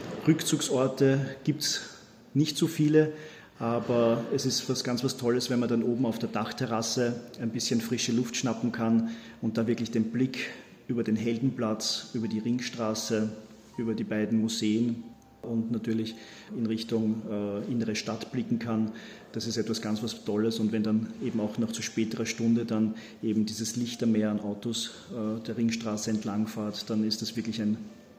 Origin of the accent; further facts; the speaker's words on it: Korneuburg, Lower Austria, Austria; in der Heimat, in Korneuburg, in meiner Heimatstadt